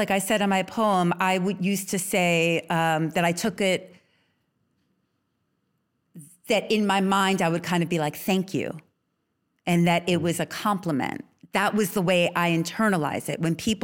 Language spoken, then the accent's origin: English; New York, United States; I grew up on the Upper West Side, and all my friends growing up were Latino, mostly Puerto Rican, Dominican, all different nationalities.